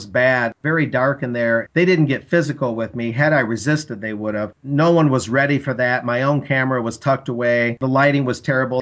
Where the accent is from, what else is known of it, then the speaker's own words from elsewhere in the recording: Michigan, United States; I really felt bad that a fellow Michigander, I'm originally from Michigan, had to cancel his room.